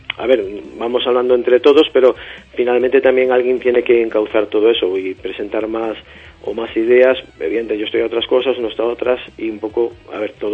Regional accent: Galicia, Spain; Sí, vuelvo a lo de antes, somos gallegos.

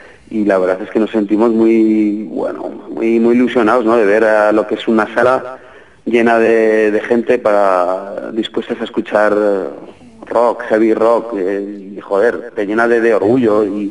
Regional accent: Casetas, Aragon, Spain; Yo soy de Casetas, aunque todos los miembros de … no, bueno, estamos un poco esparcidos, pero vamos, yo soy aquí de Casetas.

